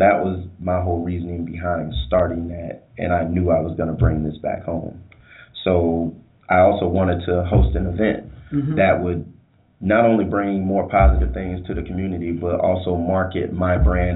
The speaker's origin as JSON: {"language": "English", "town": "Sarasota", "region": "Florida", "country": "United States", "tie": "born or raised there", "said": "Born and raised in a 941. You know, got family all over, man. Everybody, like, I'm from Sarasota and all that, man."}